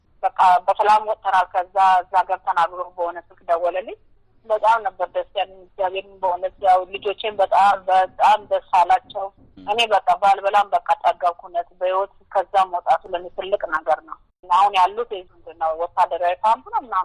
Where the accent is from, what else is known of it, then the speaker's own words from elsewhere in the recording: Mekelle, Tigray, Ethiopia; እኔ ትግሬ ነኝ፣ ብሔሬ ማለት ነው። የመቀሌ ሰው ነኝ እኔ። ልጆች ይዤ በእነሱ ሀገር ነው ያለሁት፣ የተወለድበት ሀገር ላይ ነው ያለሁት።